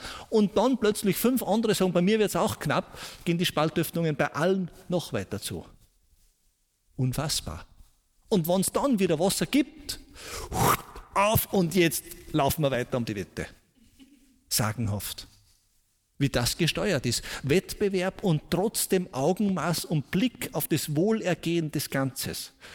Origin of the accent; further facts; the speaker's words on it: Salzburg, Austria; Ich bin in den Salzburger Alpen aufgewachsen, in einem kleinen Bergdorf.